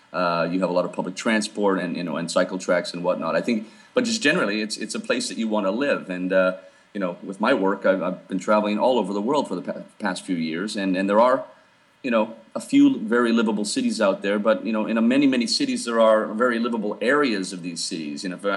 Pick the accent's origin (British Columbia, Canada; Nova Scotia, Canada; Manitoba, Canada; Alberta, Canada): Alberta, Canada; Calgary; also born or lived in Fort McMurray; I was born in Fort McMurray and then grew up in Calgary. So from tar sands baby to the Danish bicycle ambassador, go figure.